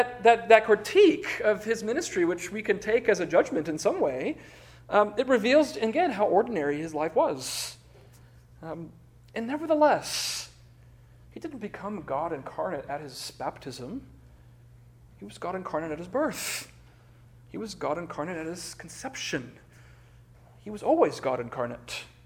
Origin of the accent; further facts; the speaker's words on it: Concord, Michigan, United States; Try growing up in Concord, Michigan, where I grew up.